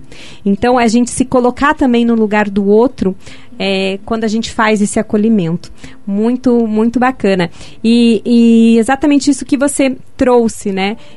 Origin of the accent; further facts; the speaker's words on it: Curitiba, Paraná, Brazil; Eu que sou uma nata curitibana, eu não nego as minhas raízes, mas eu sou curitibana, minha família toda é curitibana e eu tenho amor por essa cidade.